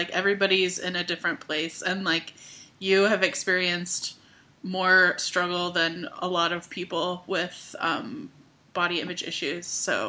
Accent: United States; so I am from the States, but my boyfriend lives in Canada. So I've been visiting him for the last 6 months in Canada.

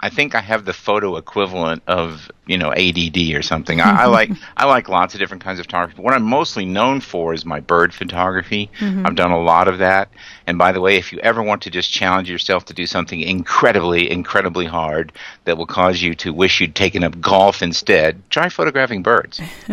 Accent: Indianapolis, Indiana, United States; I grew up in Indianapolis, Indiana.

